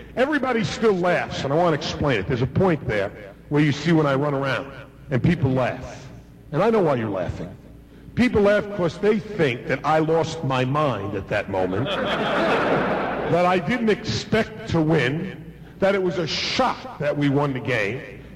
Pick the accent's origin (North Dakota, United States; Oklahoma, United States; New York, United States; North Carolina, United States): New York, United States; Queens; born there; Now, I was born in Queens, not a lot of slopes there